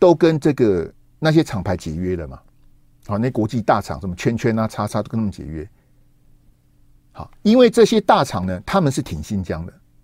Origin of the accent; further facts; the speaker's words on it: Taiwan; 我们台湾这边的既然有独派说我们的慰安妇是自愿的